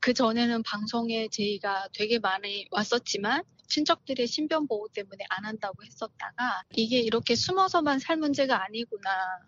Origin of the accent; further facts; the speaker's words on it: North Korea; now in South Korea; 저도 탈북민으로 살면서